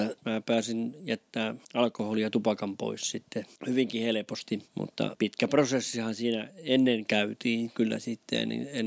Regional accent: Kolho, Central Finland, Finland; No minä olen ihan paljasjalkainen kolholainen. Ihan tämän pienen elämäni olen asunut täällä.

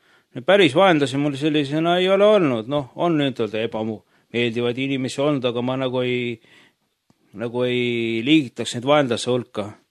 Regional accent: Tartu, Tartu County, Estonia; born there; Mina olen sündinud Tartus, olen sündinud 69. aastal ja usule tulek oli mul niimoodi, et ma alguses käisin Luteri kirikus 90. aastal, aga siis ma käisin nagu paralleelselt ka siin Karmelis käisin ja teistes kogudustes ka.

